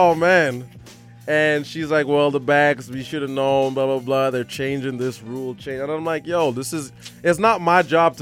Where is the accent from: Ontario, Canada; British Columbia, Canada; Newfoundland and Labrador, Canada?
British Columbia, Canada; Surrey; I'm from Surrey.